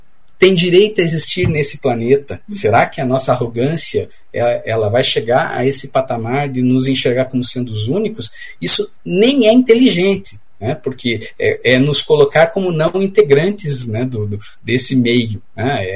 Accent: Curitiba, Paraná, Brazil; Eu sou curitibano, né, cresci na Barreirinha, vizinho de um grande Tamandaré

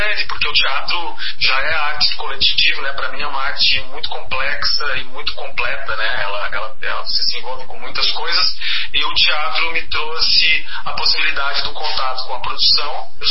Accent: Barretos, São Paulo, Brazil; Eu comecei a fazer teatro em Barretos, que é minha cidade natal, interior de São Paulo.

